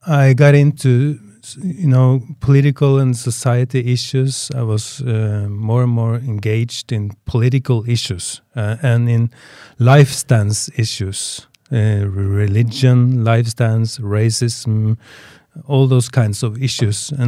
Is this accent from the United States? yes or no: no; Norway; English is a second language; I come from Norway.